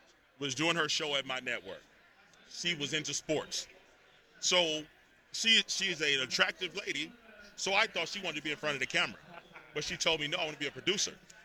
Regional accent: Texas, United States; Now I'm from Texas, so you know football is

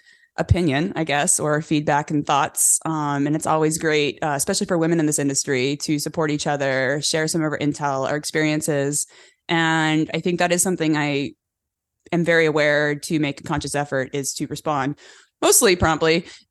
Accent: California, United States; born and raised in California on a cattle ranch. My parents still have an operating cattle ranch.

